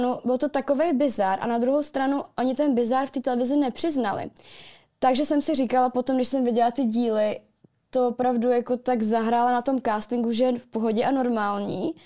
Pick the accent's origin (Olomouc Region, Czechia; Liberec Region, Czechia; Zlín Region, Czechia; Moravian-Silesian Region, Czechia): Liberec Region, Czechia; Liberec; Já jsem zjablonsona z Liberce a známe se už strašně dlouho